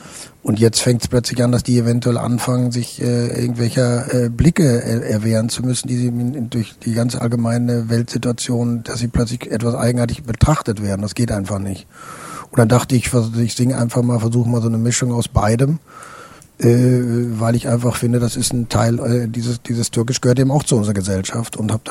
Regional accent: North Rhine-Westphalia, Germany; ich bin natürlich ein Junge des Ruhrgebiets, ich komme aus dem Ruhrgebiet und bin mit in den 60er Jahren mit Menschen aus ganz Europa groß geworden, aus Italien, aus Spanien, Griechenland, Polen, aus der Türkei

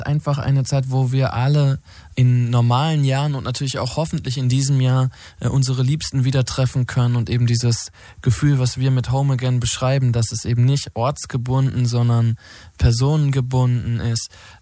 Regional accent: North Rhine-Westphalia, Germany; ich komme aus Ostwestfalen

